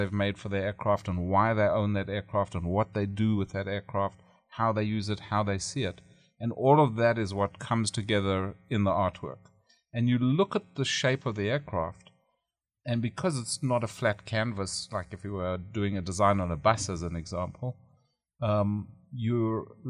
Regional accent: South Africa; now in New York, United States; Originally, I'm from South Africa, which is where I learned to fly when I was a teenager.

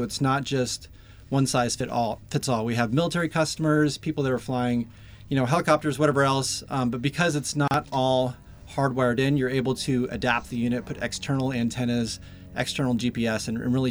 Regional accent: Boulder, Colorado, United States; I'm from Boulder, Colorado.

